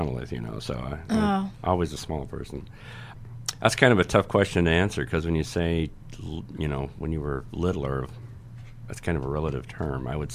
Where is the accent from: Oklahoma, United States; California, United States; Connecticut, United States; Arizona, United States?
California, United States; Redwood City; moved away as an adult; Originally, I'm from California, Redwood City, California, which is in California.